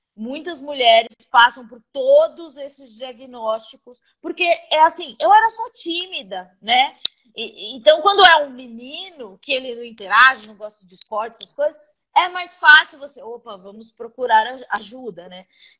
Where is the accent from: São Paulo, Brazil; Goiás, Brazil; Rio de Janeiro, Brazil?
São Paulo, Brazil; eu sou do Capão Redondo, minha família tem pouquíssimos recursos.